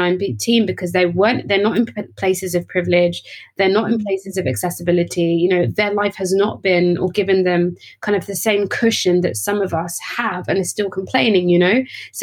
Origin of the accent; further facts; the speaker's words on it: Cambridge, East of England, United Kingdom; I'm a British-born Ghanaian who was born and raised in Cambridge, and I am the middle of three girls, so I have two sisters. And I grew up in Cambridge